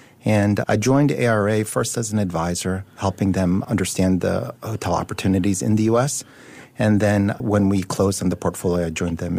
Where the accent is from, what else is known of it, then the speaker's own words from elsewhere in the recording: United States; I'm actually Korean by descent, and I'm an American. I've grown up in America.